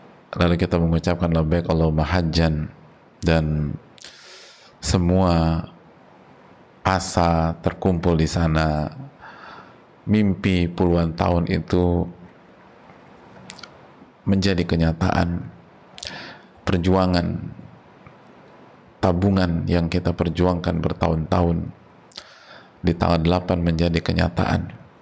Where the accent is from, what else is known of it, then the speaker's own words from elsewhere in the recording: Makassar, South Sulawesi, Indonesia; usia 60 tahun. Kita orang Makassar 39 tahun.